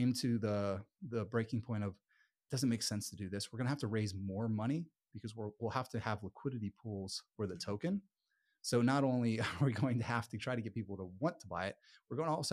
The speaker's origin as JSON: {"language": "English", "town": "Philadelphia", "region": "Pennsylvania", "country": "United States", "lives_now": "Austin, United States", "said": "Philadelphia."}